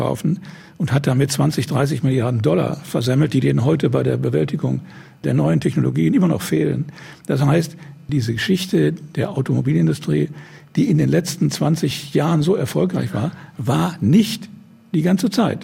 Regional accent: North Rhine-Westphalia, Germany; Aber ich bin im Ruhrgebiet groß geworden

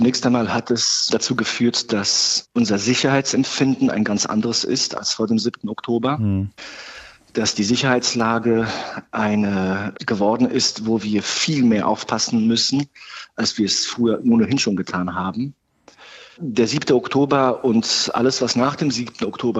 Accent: Berlin, Germany; ich bin teilweise in Berlin aufgewachsen, noch in den 80er Jahren und in den 90er Jahren habe ich in Berlin studiert. Dann wurde ich Rabbiner. Ich bin 52 Jahre alt.

